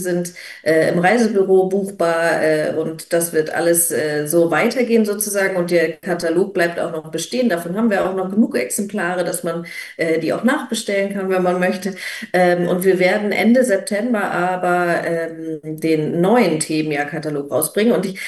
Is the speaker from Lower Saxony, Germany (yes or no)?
yes; Lower Saxony, Germany; eine Reise dabei, die sehr viel mit meiner Heimat Ostfriesland zu tun hat